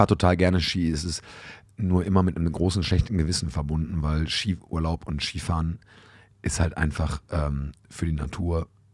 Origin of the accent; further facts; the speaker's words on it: North Rhine-Westphalia, Germany; ich bin in Müller im Spelldorf groß geworden, da konntest du zum Duisburger Zoo spucken.